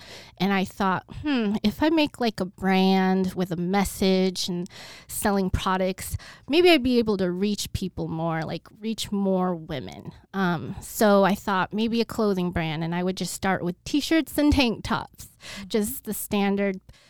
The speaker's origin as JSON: {"language": "English", "town": "Bremerton", "region": "Washington", "country": "United States", "said": "But yeah, so I am originally from Seattle. It's a town called Bremerton. It's off the peninsula in the Pacific Northwest."}